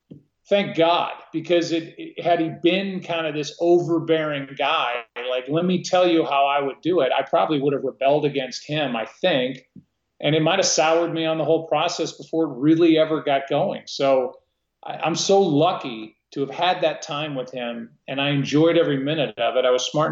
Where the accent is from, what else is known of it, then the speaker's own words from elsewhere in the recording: St. Louis, Missouri, United States; I grew up in St. Louis. Everybody knew my dad.